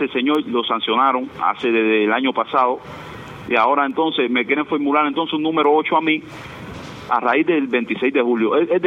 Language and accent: Spanish; Cuba; yo como ciudadano cubano, no tengo el derecho